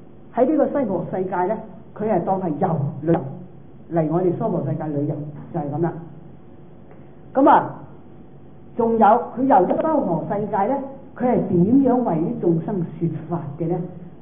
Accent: Guangdong, China; 唔係好似我哋廣東人講咧，講大話咧叫做，即係講方話咧就叫做講大話咁啊。

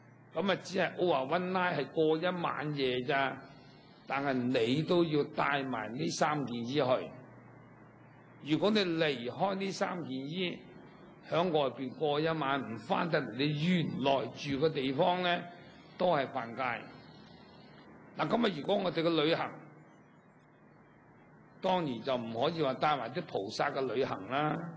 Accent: China; 我哋中国人

